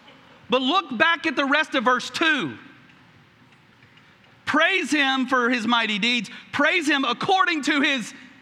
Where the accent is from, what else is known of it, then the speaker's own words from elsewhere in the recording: Tennessee, United States; I grew up in Tennessee, but I don't bleed orange, okay?